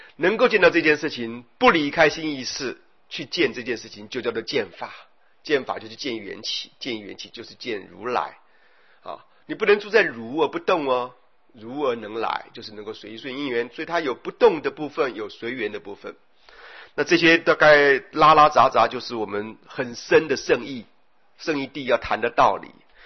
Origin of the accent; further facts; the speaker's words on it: China; 这是我们中国人的三大节哈